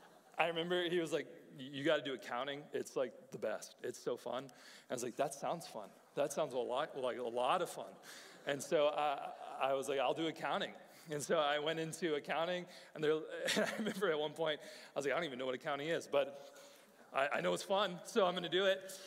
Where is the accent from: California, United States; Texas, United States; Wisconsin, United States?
Texas, United States; College Station; I grew up, like I said, I grew up here in College Station.